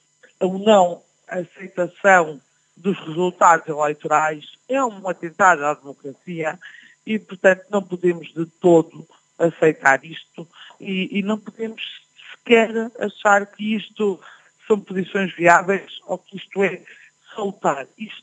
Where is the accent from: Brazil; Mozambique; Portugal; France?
Portugal; E, como portuguesa, independentemente da cor política, não é um regozijo.